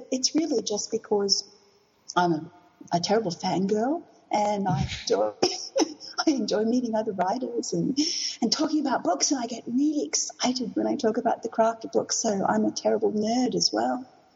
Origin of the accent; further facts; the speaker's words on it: Australia; being an Australian